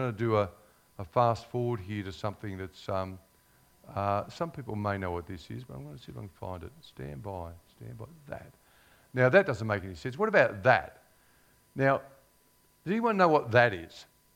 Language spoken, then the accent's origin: English; Ballarat, Victoria, Australia; I'll just recount one thing that I recall growing up in Ballarat.